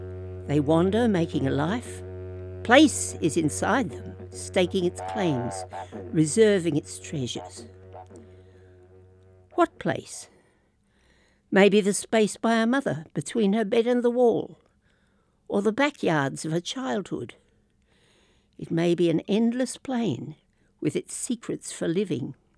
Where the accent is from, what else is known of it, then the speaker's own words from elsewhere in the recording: Brisbane, Queensland, Australia; I was brought up in Brisbane on the north side of the river, so Stradbroke was way across Moreton Bay.